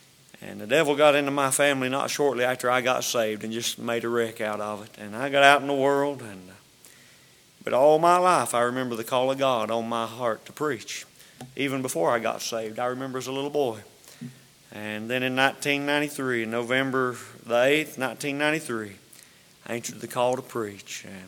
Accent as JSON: {"language": "English", "region": "North Carolina", "country": "United States", "tie": "born or raised there", "said": "I've lived all my life within about 2 miles of where I'm at now, and I was raised in the North Carolina side of the Virginia line."}